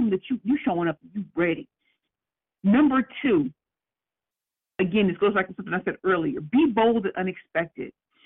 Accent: St. Louis, Missouri, United States; Now, y'all know I'm from St. Louis, so we have a certain way of talking.

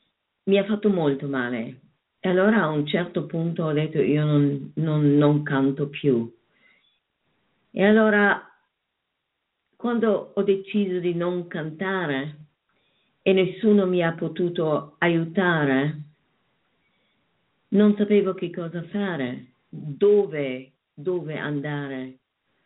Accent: Germany; Sono cresciuta in Germania, allora l'operetta era quello che sentivo.

